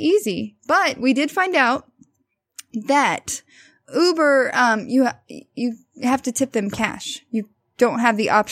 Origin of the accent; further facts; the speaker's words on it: Colorado, United States; I'm from Colorado. If I want to hike a mountain, I can.